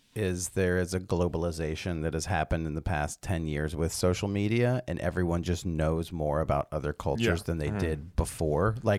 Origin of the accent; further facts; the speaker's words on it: the South, United States; I'm from the South